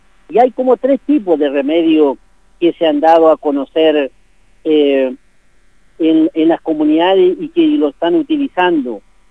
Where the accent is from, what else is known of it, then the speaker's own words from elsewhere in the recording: Lumaco, Araucanía, Chile; yo soy del área de Lumaco, como por decir una ciudad para identificar, pero mi comunidad de Coyinque